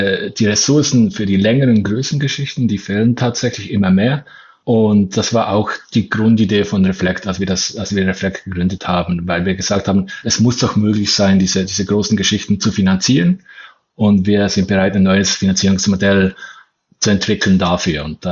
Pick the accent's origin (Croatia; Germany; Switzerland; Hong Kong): Switzerland; Bern; Also ich komme ja aus Bern, aus der Hauptstadtregion in der Schweiz